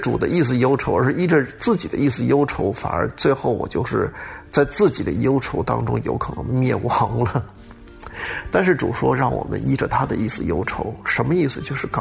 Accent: Hong Kong; 我记得以前我小时候在那个香港的时候

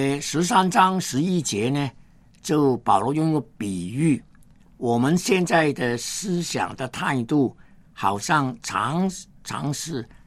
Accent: China; 我发现我其实是中国人

